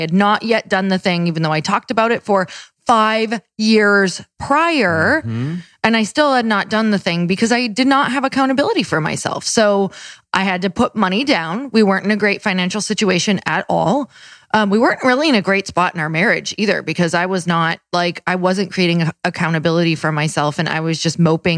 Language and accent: English; Midwest, United States; So I'm from the Midwest and there was a clear difference in our personalities.